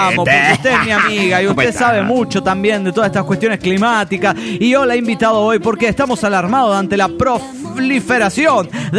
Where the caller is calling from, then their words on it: Caracas, Capital District, Venezuela; de Caracas, Venezuela.